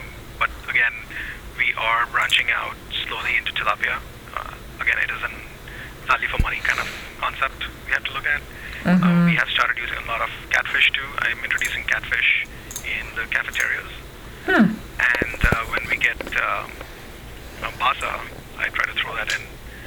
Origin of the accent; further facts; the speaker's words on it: India; I'm Indian myself. I use some background from that.